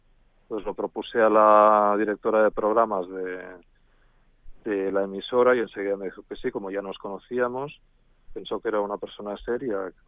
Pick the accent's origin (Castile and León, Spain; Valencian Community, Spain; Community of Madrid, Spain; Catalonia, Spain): Catalonia, Spain; Mollet del Vallès; Radio Mollet, que es la emisora de mi pueblo, de mi ciudad